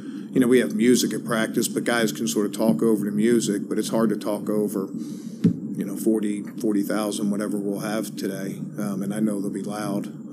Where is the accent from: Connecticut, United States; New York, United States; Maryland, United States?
Maryland, United States; Baltimore; I grew up in Baltimore, and the Colts were coming off an AFC championship game appearance.